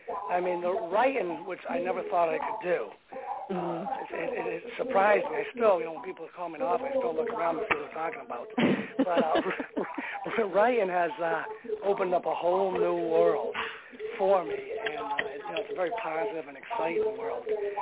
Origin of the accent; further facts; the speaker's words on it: Hartford, Connecticut, United States; born there; I was born January in Hartford, Connecticut, which is the capital of Connecticut.